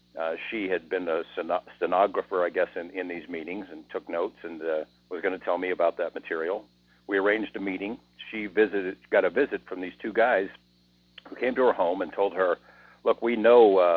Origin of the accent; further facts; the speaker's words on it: Las Vegas, Nevada, United States; And in my hometown of Las Vegas, I'm considered a pretty solid reporter.